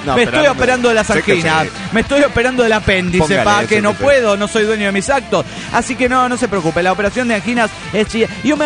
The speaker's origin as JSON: {"language": "Spanish", "town": "La Plata", "region": "Buenos Aires Province", "country": "Argentina", "said": "de La Plata, Argentina."}